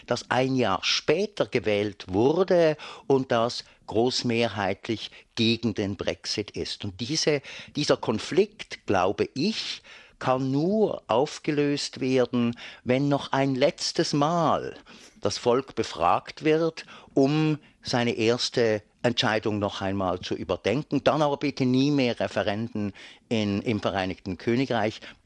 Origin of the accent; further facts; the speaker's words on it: Switzerland; Ich darf vielleicht als Schweizer antworten, das haben Sie wohl gehört, dass ich das bin.